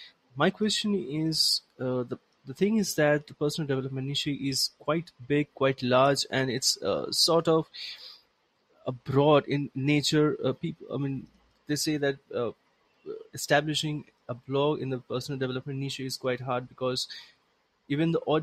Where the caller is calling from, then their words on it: India; I'm speaking from India